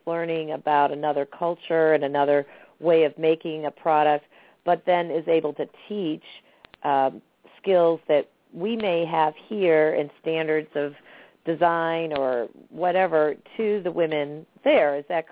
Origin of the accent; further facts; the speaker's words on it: New Hampshire, United States; Because I think I grew up in New England, and quite frankly, we were not very ethnically diverse in New Hampshire.